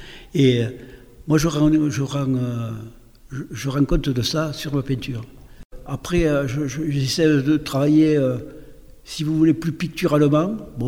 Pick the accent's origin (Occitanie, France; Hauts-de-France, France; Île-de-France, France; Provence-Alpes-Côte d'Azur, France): Occitanie, France; Béziers; born there; je suis quand même d'origine espagnole, même si je suis né à Béziers